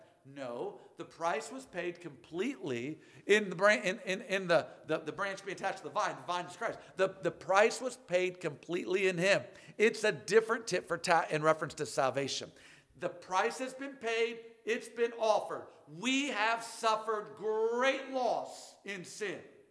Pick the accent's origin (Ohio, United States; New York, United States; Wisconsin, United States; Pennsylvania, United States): Ohio, United States; Akron; I grew up in Akron, Ohio, and I thought, I feel sorry for everybody not born here.